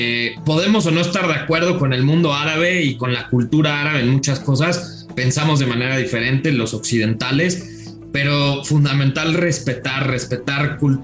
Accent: Mexico

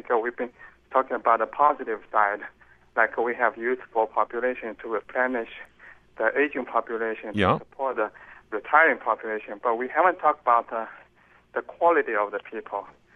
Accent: China; now in Des Moines, United States; I'm originally from China

